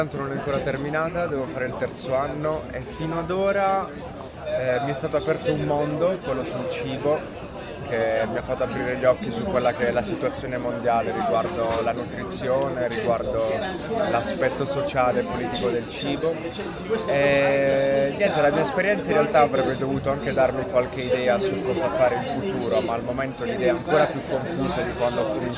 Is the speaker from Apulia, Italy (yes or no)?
yes; Bari, Apulia, Italy; Io lavoravo in un bistrò nella mia città natale, che è Bari, in Puglia